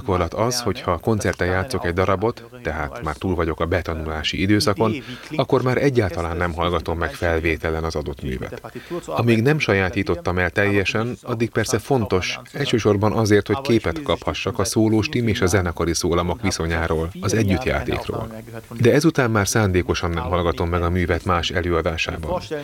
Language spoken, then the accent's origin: Hungarian; Austria; Tekintve, hogy Ausztriában születtem és nevelkedtem, tehát egy szomszédos országban